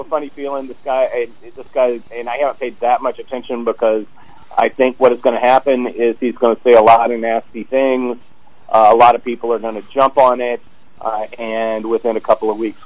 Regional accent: Memphis, Tennessee, United States; It's it dates back to when I was growing up in Memphis in the 70s.

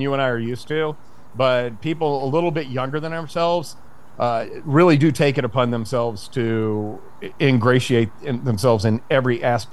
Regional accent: Memphis, Tennessee, United States; I grew up in the Southeast where Archie Manning was kind of a god

